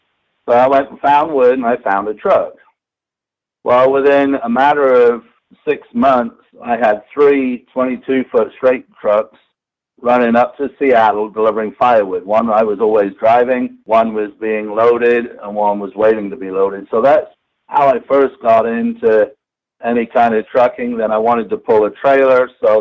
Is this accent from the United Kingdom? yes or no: yes; England, United Kingdom; moved away as an adult; now in United States; I was raised in England. I got out of school at 16, which was the earliest you could get out.